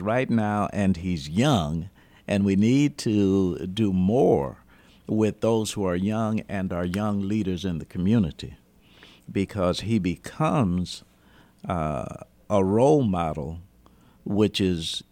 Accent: Chicago, Illinois, United States; And let me say to I grew up in Chicago, and old Mayor Daley used to say to both of you

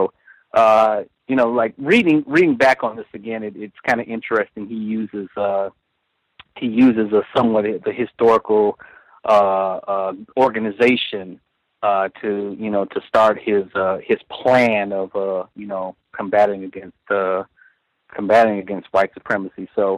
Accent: Chicago, Illinois, United States; Interesting, you know, Mr. Greenlee being from Chicago, and actually I'm being from Chicago as well.

